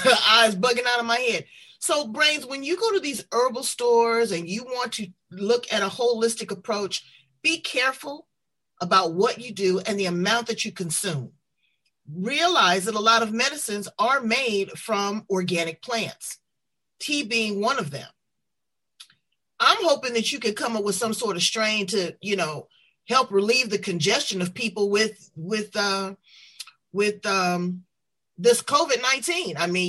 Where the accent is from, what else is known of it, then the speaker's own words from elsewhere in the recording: United States; So brains, I go, being an American, you know, I'm buying up everything, okay?